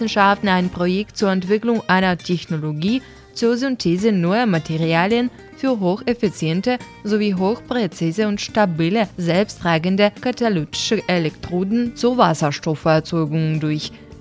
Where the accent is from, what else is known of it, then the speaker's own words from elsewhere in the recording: Weifang, Shandong, China; German is a second language; now in Germany; Ich komme aus der Stadt Weifan in der Provinz Shandong. Unsere Stadt ist als wichtiges Zentrum der Landwirtschaft bekannt.